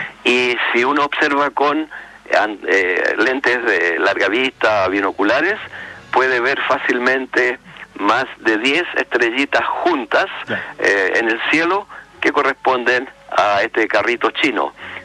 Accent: Rengo, O'Higgins, Chile; también a Rengo, mi ciudad natal

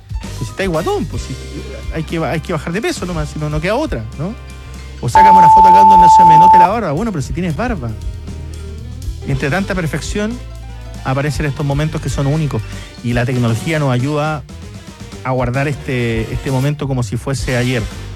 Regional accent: Villa Alegre, Maule, Chile; Hola, desde el Golfo de Corcovado navegando. Un saludo a mi pueblo querido, Villa Alegre, séptima región.

